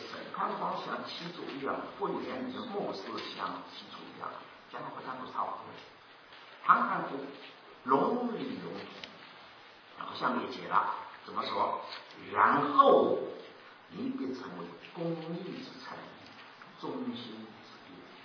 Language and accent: Chinese; China; 所以我们中国人养儿女啊，五件事